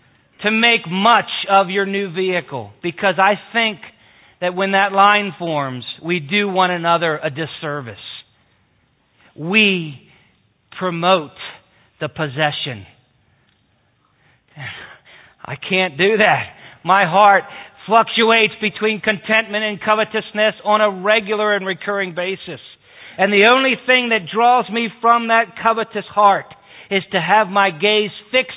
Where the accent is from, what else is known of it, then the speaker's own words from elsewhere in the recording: Glen Burnie, Maryland, United States; The minister I grew up in Glen Burnie, the man who married Dana